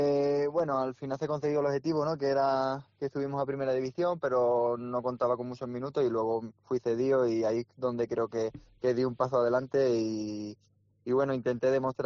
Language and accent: Spanish; Cádiz, Andalusia, Spain; Porque al final yo soy de Cádiz, tengo mi familia allí